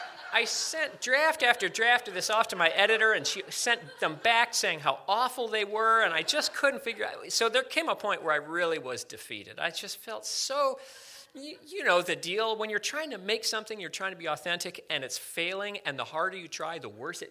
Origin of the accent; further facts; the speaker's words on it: Connecticut, United States; I'm from Connecticut, so this was familiar.